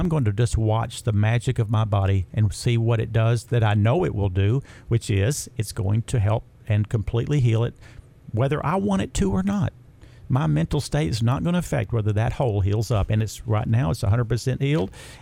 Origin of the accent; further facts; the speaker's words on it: Chattanooga, Tennessee, United States; when I take a step back and look at Chattanooga, as it is my hometown, is the place I probably will die in. I don't see any reason to ever move from here. I love it. I love Tennessee.